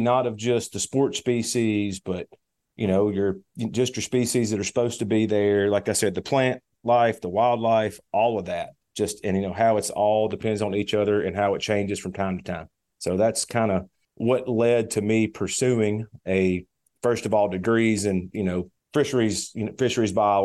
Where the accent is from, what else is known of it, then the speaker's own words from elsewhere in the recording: Arkansas, United States; So, you know, I grew up in South Arkansas, a lot of pretty iconic places, the White River National Refuge, the Cache River, Big Woods, Mississippi River, Arkansas River.